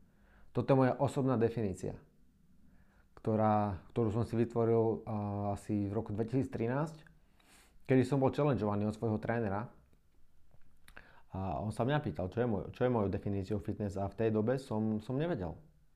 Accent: Nitra, Nitra Region, Slovakia; now in Prague, Czech Republic; mám 29 rokov, som zo Slovenska, z Nitry. A momentálne žijem a fungujem v Prahe. Už myslím tretí rok.

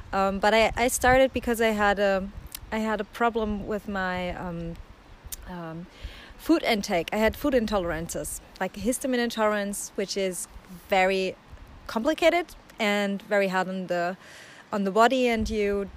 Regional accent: Germany; I'm 32 years old. I'm from Germany, and I have 3 kids.

